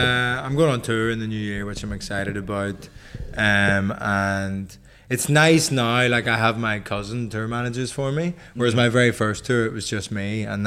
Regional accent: Belfast, Northern Ireland, United Kingdom; because I grew up in Belfast, but born just before the Troubles finished. So I was alive for 2 years of it.

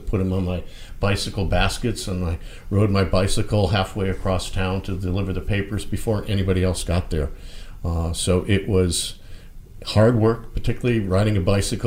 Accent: Torrington, Connecticut, United States; I grew up in a small mill town called Torrington, Connecticut, northwestern Connecticut in the Berkshire Hills.

